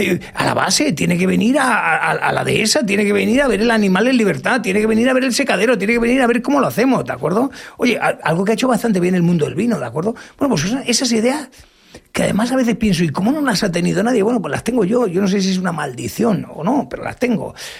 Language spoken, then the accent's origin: Spanish; Badalona, Catalonia, Spain; mi caso es un caso muy típico en Barcelona, muy típico. Yo soy nacido en Badalona y la mayoría de la gente tenía una vida parecida a la mía. Mis padres son de Orihuela, de Alicante.